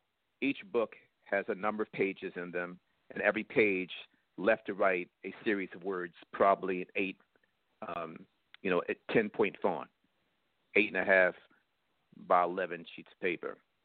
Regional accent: Baltimore, Maryland, United States; when I growing up in Baltimore, interesting enough, I had

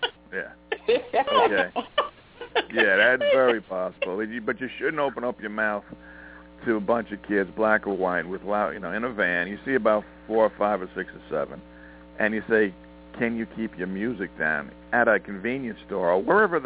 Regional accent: United States; I'm American. Let's just go by that.

